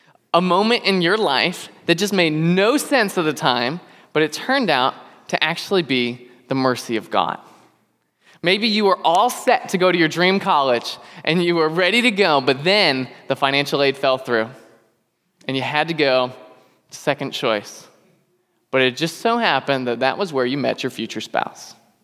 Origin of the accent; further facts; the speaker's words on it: Florida, United States; And I was from South Florida. I went to college in Indiana, so I could see myself basically living anywhere.